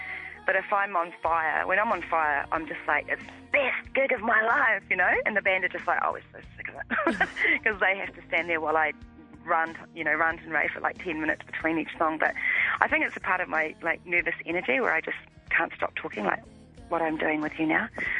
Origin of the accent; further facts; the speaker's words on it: Christchurch, Canterbury, New Zealand; growing up in Christchurch and going to those kind of festivals